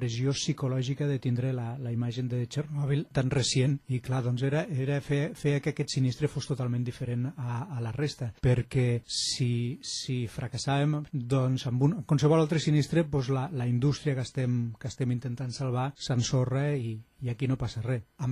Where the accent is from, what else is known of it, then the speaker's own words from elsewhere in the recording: Catalonia, Spain; possiblement gran part del territori de Catalunya i el meu poble, que és potser el que està més a prop de Vandellosu